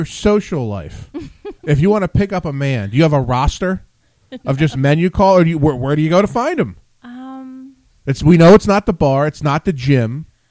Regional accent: Princeton, New Jersey, United States; born there; I was born in Princeton Hospital, so I guess you could say Central Jersey.

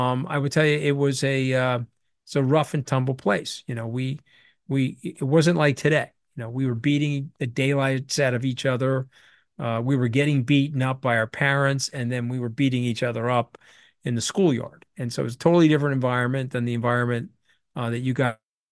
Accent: New York, United States; I grew up on Long Island. My dad was a crane operator, so I lived in a blue-collar community.

